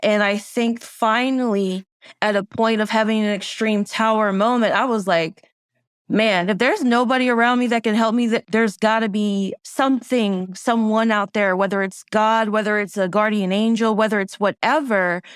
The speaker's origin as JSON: {"language": "English", "country": "Cayman Islands", "tie": "born or raised there", "said": "I have Cuban ancestry. My mother's from the Cayman Islands. I grew up in the Cayman Islands, but we have Cuban and Jamaican heritage on that side. And then my father was Eastern European, Polish, Lithuanian."}